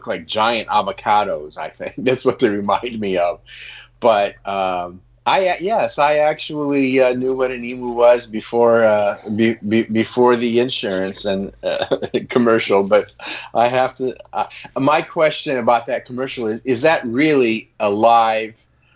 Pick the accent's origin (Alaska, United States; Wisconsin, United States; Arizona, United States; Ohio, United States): Ohio, United States; Well, I'm from Ohio originally